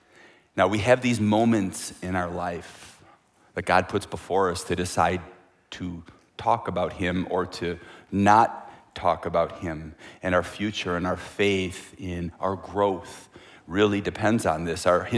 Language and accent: English; Wisconsin, United States; now I'm from Wisconsin, so that makes sense.